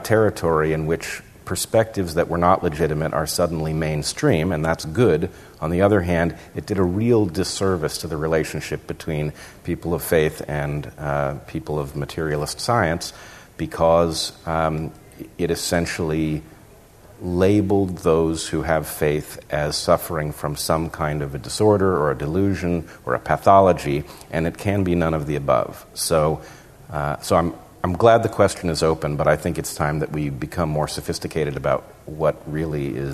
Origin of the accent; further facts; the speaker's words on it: United States; and this may be part of my experience as an American, and it may or may not translate to the UK